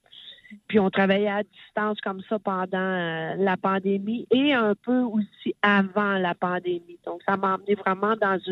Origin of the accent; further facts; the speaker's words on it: Quebec, Canada; plus que chez nous au Québec.